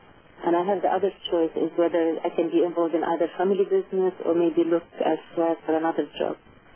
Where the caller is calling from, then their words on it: London, United Kingdom; I'm calling from West London.